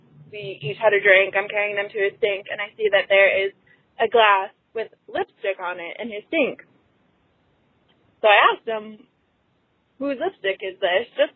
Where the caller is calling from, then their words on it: Chicago, Illinois, United States; I'm 26. I'm calling from Chicago.